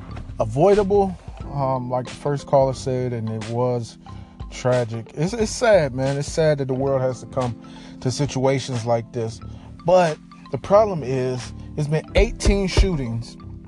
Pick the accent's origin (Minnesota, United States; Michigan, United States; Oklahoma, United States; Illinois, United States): Michigan, United States; Pontiac; now in Detroit, United States; from the company that I have here in Detroit called Push Detroit. And I also have Push Pontiac from my hometown